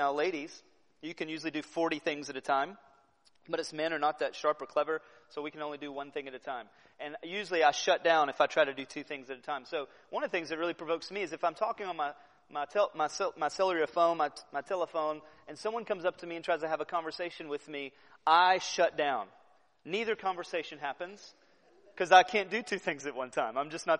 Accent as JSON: {"language": "English", "country": "United States", "said": "Being American here, sometimes in a country that's different"}